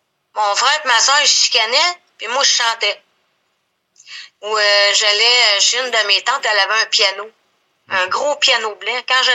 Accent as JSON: {"language": "French", "town": "Asbestos", "region": "Quebec", "country": "Canada", "tie": "born there", "lives_now": "Drummondville, Canada", "said": "Né à Asbestos."}